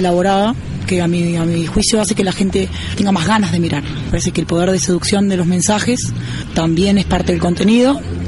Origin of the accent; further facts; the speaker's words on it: Uruguay; de Uruguay